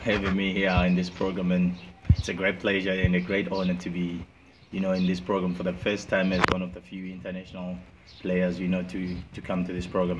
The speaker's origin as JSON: {"language": "English", "town": "Bulawayo", "region": "Matabeleland", "country": "Zimbabwe", "said": "I'm from Bulawayo. That's my home ground is Bulawayo Sports Club"}